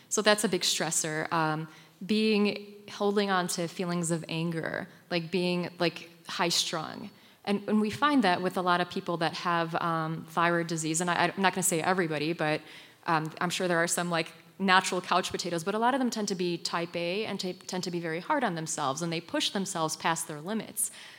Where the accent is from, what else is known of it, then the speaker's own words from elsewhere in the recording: eastern Poland, Poland; I grew up in Poland, and I lived on the Ukrainian border growing up.